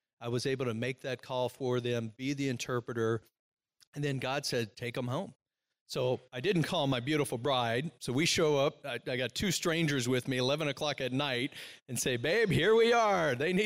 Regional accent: Virginia, United States; When I was a kid growing up in Virginia, 90-degree days, 70% humidity.

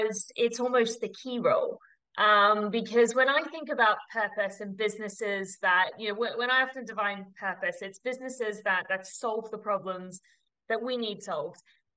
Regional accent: New South Wales, Australia; But I am Australian, even though my accent doesn't give me away anymore. But I was born and bred down on the New South Wales South Coast.

